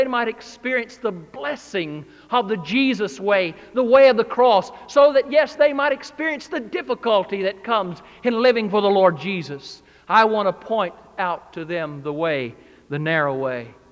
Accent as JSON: {"language": "English", "town": "Greensboro", "region": "North Carolina", "country": "United States", "tie": "born or raised there", "said": "this is my home state. I grew up in Greensboro. I was born in Robbins."}